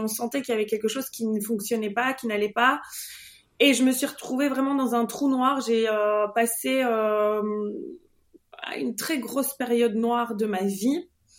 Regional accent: Belgium; je suis belge, je vais avoir 35 ans la semaine prochaine.

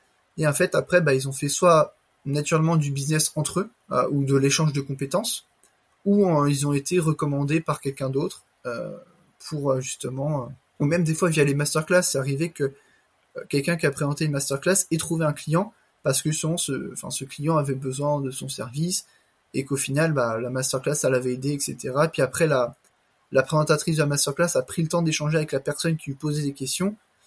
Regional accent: Le Mans, Pays de la Loire, France; moi-même, je suis du Mans

